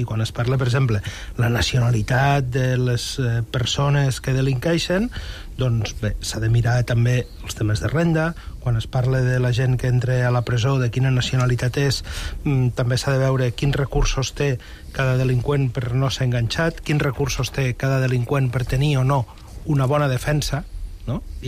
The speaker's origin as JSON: {"language": "Catalan", "town": "L'Albi", "region": "Catalonia", "country": "Spain", "said": "És a dir, al meu poble, a l'Albi, no hi ha carteristes."}